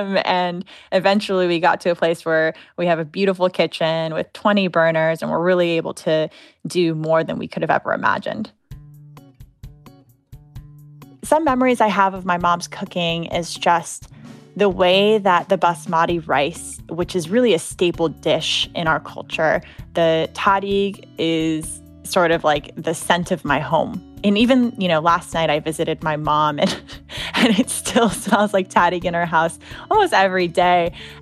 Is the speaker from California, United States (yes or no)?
yes; Los Angeles, California, United States; I was born and raised in Los Angeles.